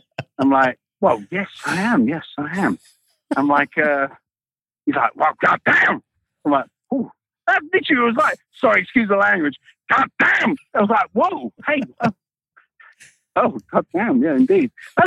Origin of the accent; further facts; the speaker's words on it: London, United Kingdom; I'm from London.